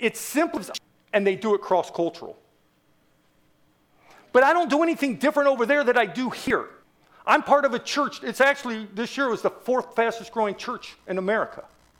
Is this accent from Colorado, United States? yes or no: no; Tallmadge, Ohio, United States; Because many of you know, I grew up in Talmadge.